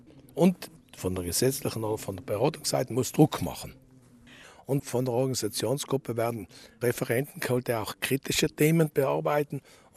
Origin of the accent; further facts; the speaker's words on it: Merano, Trentino-Alto Adige, Italy; bin aus Meran, bin Obstbauer